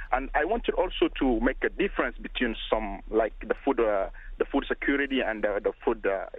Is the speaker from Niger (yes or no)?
yes; Niger; now in New York City, United States; Actually, I'm calling. I'm from Niger. I live in New York City.